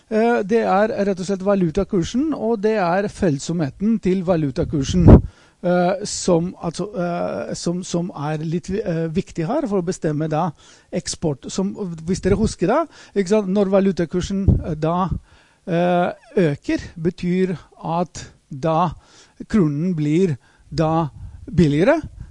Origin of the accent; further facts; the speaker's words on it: Greece; er faktisk det man ser i mitt hjemland nå i dag. Da hvor de har restriksjoner på det vi kaller da, kapitalbevegelser. Og så, Hellas altså.